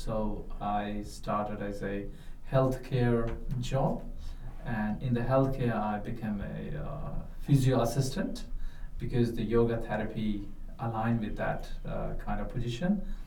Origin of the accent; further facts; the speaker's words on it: Uttarkashi, Uttarakhand, India; English is a second language; I'm from the Himalayan range of northern part of India. And the place is called Uttarkashi. Uttaras means north, and Kashi is the place where all the pilgrimages happen, especially in that part. The land of Shiva